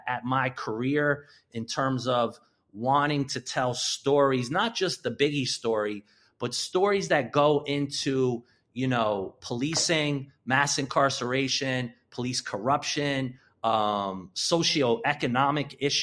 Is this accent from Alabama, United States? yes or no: no; Connecticut, United States; is growing up in Connecticut when I was playing basketball.